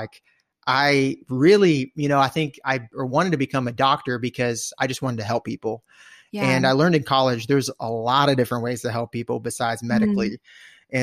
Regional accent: Lahaina, Hawaii, United States; moved away as an adult; also born or lived in Austin; So I was born and raised in Hawaii in a town called Lahaina on the island of Maui. So very, very proud of my roots there.

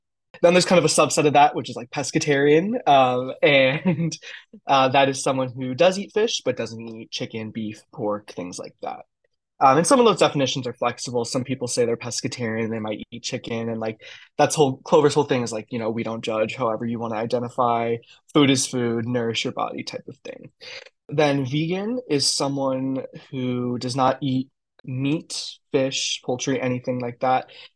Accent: Midwest, United States; especially because I'm from the Midwest, from an Italian family that's very like, you know, meat and cheese heavy.

